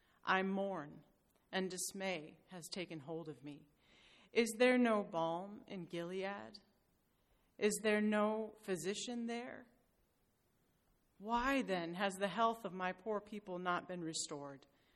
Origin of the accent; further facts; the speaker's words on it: Iceland; English is a second language; Iceland is my home country, it's where I grew up